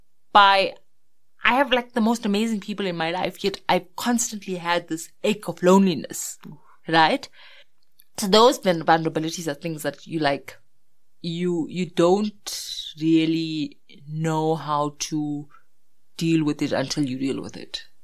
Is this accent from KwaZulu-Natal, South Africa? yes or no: yes; Durban, KwaZulu-Natal, South Africa; I'm like, I come from Reservoir Hills.